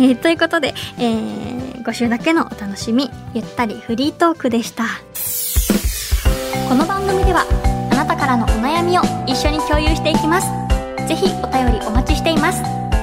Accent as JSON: {"language": "Japanese", "region": "Hiroshima", "country": "Japan", "tie": "born or raised there", "said": "地元広島県なんですけど、"}